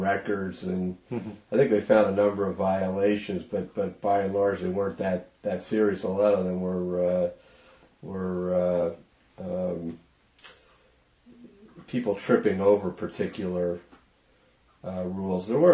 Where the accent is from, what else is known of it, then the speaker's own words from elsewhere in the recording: Maplewood, United States; we decided to relocate back in my hometown of Maplewood.